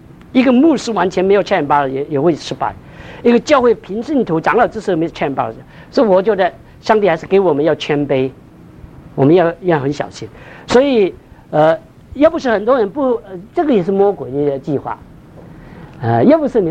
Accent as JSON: {"language": "Chinese", "country": "China", "tie": "born there", "said": "我在中国大陆出生，我在中国受过教育"}